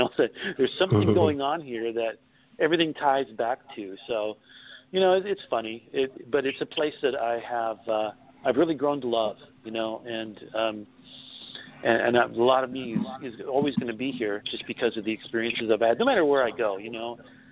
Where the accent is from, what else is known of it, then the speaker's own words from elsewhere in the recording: Alaska, United States; now in Ohio, United States; When I grew up in Alaska, they don't have fireflies. They don't have crickets. So the nights are very quiet.